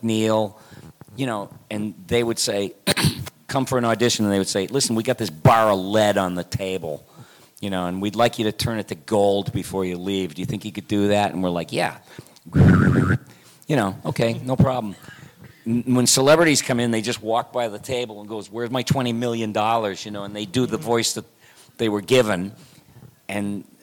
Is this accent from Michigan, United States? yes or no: yes; Michigan, United States; And he's from Michigan. I'm from Michigan.